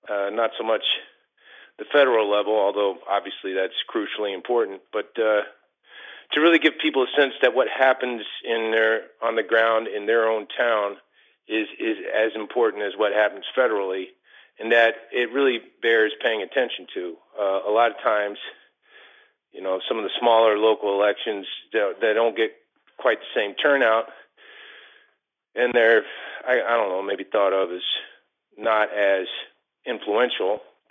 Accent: Lexington, Kentucky, United States; also born or lived in Bowling Green; I was born in Lexington, Kentucky, August 7th, 1974, at the Good Samaritan Hospital, and I spent my childhood between there, and I actually spent a couple of years in Bowling Green

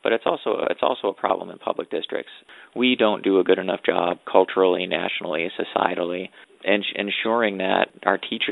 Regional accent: Buffalo, New York, United States; I grew up in the University Heights neighborhood, so I had friends of all sorts of different colors and backgrounds, a lot of it attached to UB South Campus.

